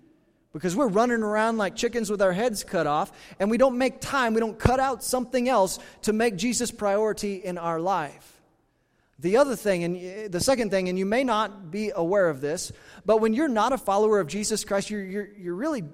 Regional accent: United States; I'm American through and through. I'm grateful for the freedom we have in this country.

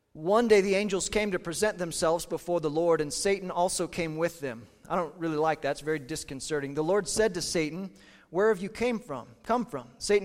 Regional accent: Kansas, United States; I grew up in Kansas

